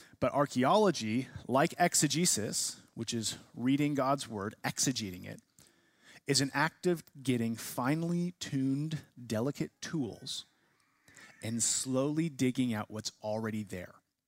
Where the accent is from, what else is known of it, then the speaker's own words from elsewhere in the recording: California, United States; born there; I was born in California.